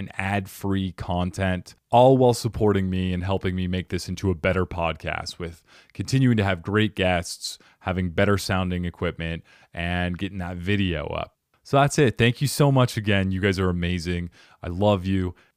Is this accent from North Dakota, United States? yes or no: no; Arizona, United States; also born or lived in New Jersey; I'm from Arizona originally, but I lived for 7 years in New Jersey and worked in New York.